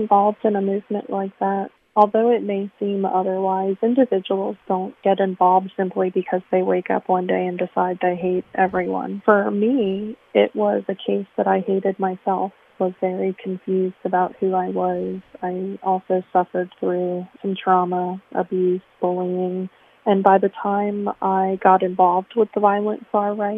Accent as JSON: {"language": "English", "region": "Florida", "country": "United States", "tie": "born or raised there", "said": "Sure. I grew up in South Florida. I'm 42, so 70s, 80s, 90s down there."}